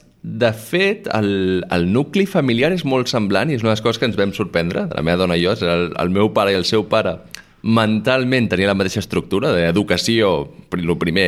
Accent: Sant Adrià de Besòs, Catalonia, Spain; Jo sóc de Sant Adrià

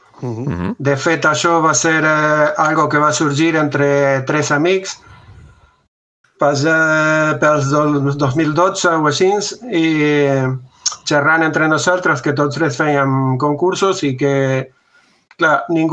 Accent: Uruguay; now in Spain; Bueno, com has dit, jo sóc uruguaià. Fa 16 anys que he vingut a Catalunya.

